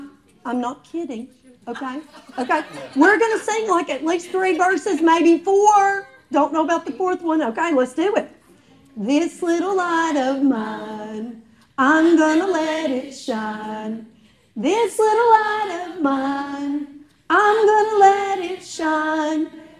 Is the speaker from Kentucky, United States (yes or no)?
yes; Jerry Bottom, Kentucky, United States; Because I'm from Jerry Bottom. Do you all know where that is? Jerry Bottom. It's in Huddy, Kentucky.